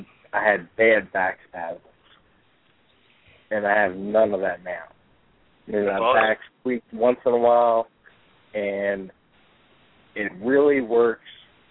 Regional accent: Maryland, United States; I'm from Maryland

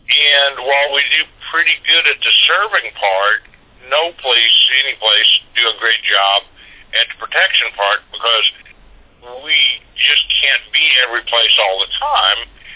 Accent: Missouri, United States; moved away as an adult; I grew up in St. Louis County. And in all the time growing up there, I mean, until I left at about 18, I really never knew anybody who was a victim of violent crime.

